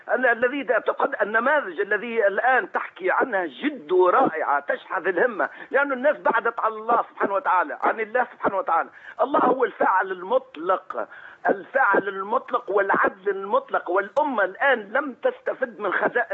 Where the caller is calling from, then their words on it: Tunisia; يا أخي أنا من تونس